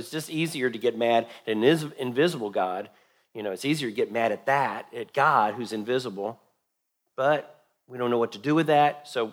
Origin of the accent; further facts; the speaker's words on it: Nashville, Tennessee, United States; I was raised in America and you were raised American. We were raised in Nashville, Tennessee